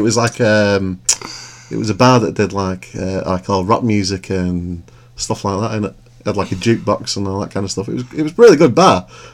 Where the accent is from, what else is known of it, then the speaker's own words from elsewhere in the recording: England, United Kingdom; I was from England, and that when I said chips, I meant like fries